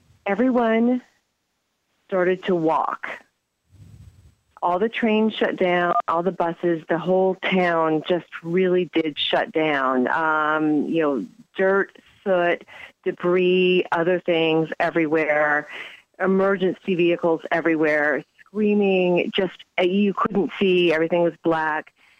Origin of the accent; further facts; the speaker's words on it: New York, United States; I'm a New Yorker.